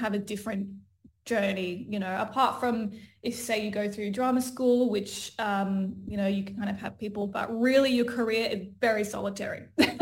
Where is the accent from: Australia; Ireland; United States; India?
Australia; Perth, Western Australia; And then, yeah, we found out we're both from Perth, which is such a coincidence.